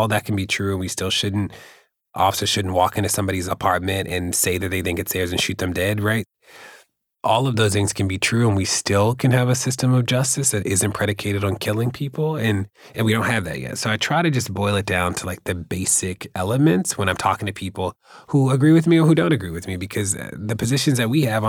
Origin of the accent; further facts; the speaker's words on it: Baltimore, Maryland, United States; It's a big, small city. So my world was pretty small in Baltimore. I grew up as a youth organizer in the city